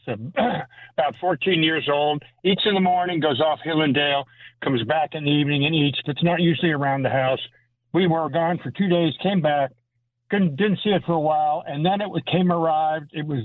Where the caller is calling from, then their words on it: Shushan, New York, United States; I'm calling from Shushan, which is near Cambridge at about 10 minutes from the Vermont border.